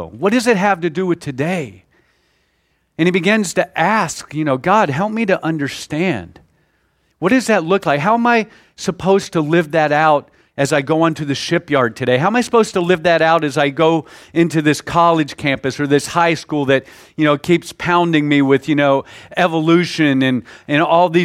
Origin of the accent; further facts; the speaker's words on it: the South, United States; I'm from the South, so 95 sounds hot to me.